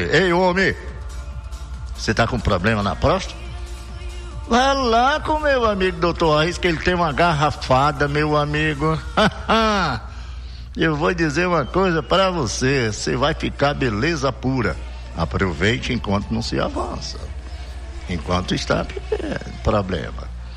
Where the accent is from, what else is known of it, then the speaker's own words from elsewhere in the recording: Brasileia, Acre, Brazil; Aí na minha terra querida, minha terra natal, Brasileia